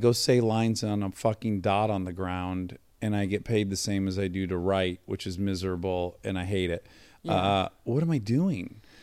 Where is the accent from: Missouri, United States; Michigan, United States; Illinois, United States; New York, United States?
Michigan, United States; Detroit; I'm from the Detroit area.